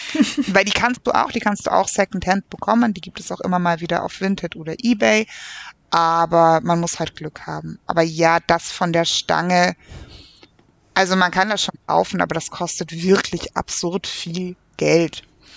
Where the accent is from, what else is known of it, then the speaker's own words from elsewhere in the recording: Baden-Württemberg, Germany; Aber ich bin auch Schwäbin.